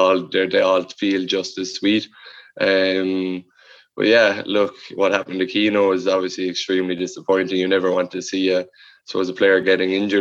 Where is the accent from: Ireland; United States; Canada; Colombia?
Ireland; Ahan; I was always the forward anyway.